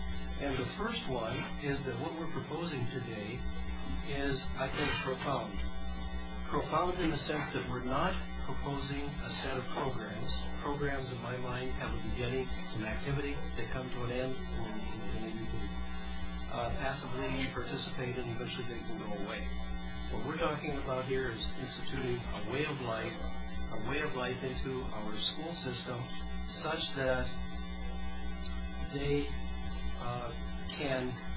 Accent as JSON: {"language": "English", "town": "Rochester", "country": "United States", "said": "from Rochester"}